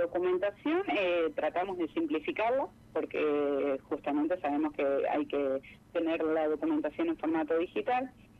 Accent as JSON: {"language": "Spanish", "town": "Villa Urquiza", "region": "Buenos Aires", "country": "Argentina", "said": "Sí, yo soy de Urquiza."}